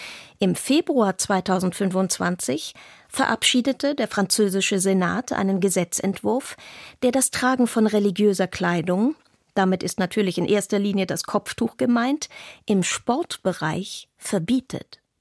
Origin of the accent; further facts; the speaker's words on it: Algeria; In meinem Heimatland, Algerien